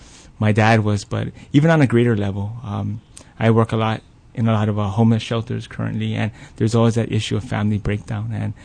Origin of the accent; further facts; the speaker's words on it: Waianae, Hawaii, United States; I think it's similar to where when I grew up in Waianae, you know, I thought it was just like any other place until I went to Iolani.